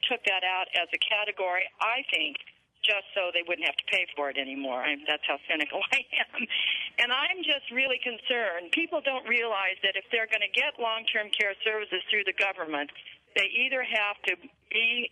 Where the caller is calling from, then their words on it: Berkeley, California, United States; I'm calling from the University of California at Berkeley Research Center on Aging, and I am 62 years old myself